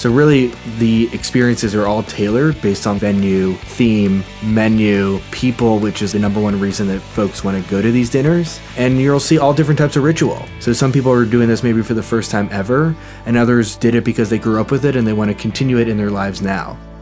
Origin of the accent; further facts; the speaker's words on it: St. Louis, Missouri, United States; now in Chicago, United States; I'm originally from St. Louis and now live in Chicago.